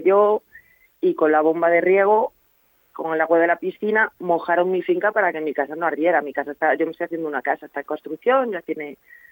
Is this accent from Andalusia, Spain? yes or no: no; Lleres, Castile and León, Spain; Yo paso los veranos en Lleres, donde se originó el incendio del día 9. El día 8 empezó en Llamas de Cabrera y el día 9 empezó en Lleres, en mi pueblo.